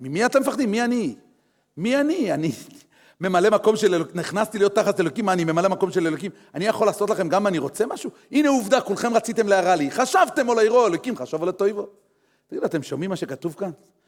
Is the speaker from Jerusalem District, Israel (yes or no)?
yes; Jerusalem, Jerusalem District, Israel; אני ירושלמי, מדורי דורות